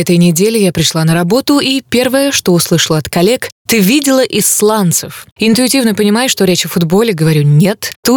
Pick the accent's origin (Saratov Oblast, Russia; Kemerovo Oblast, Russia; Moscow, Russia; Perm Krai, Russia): Perm Krai, Russia; Perm; Конечно, неприятно слышать такое о родном городе, но ведь прав. По крайней мере, то же самое о Перми ежедневно пишут сами пермяки в соцсетях.